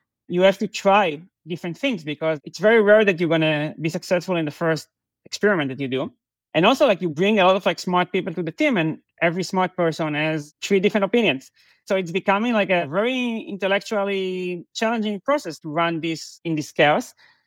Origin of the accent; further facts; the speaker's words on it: Israel; English is a second language; I think growing up in Israel